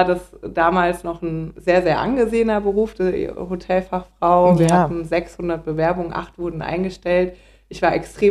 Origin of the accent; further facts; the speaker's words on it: Rodgau, Hesse, Germany; Ich komme aus Rottgau, bin hier auch aufgewachsen und lebe hier.